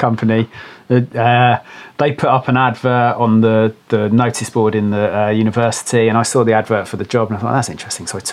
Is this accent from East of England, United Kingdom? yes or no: yes; Luton, East of England, United Kingdom; born there; now in Bristol, United Kingdom; I was born in Luton, actually, in Bedfordshire, yeah.